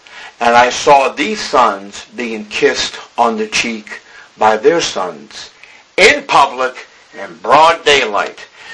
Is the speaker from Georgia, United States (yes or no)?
no; Boston, Massachusetts, United States; When I was growing up in Boston, my entire neighborhood was all Italian.